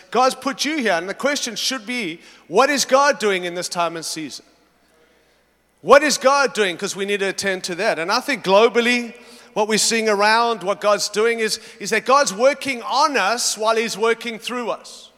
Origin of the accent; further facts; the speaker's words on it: United States; I'm from America. We have our own issues, as you know.